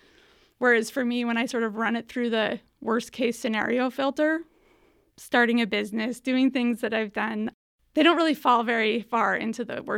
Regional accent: Alaska, United States; And I grew up in Alaska, and there were so many people who, because everything was so seasonal

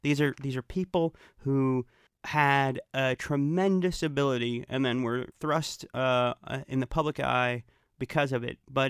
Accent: Dallas, Texas, United States; born there; Yeah, I was born in Dallas.

